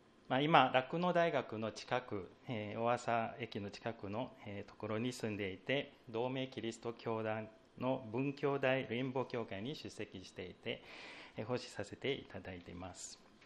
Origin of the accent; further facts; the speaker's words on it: Singapore; Japanese is a second language; moved away as an adult; also born or lived in Tsukuba / Kofu; now in Japan; 2009年 OMF の宣教師としてシンガポールから参りました。最初の2年間に OMF の日本語学校にも通いまして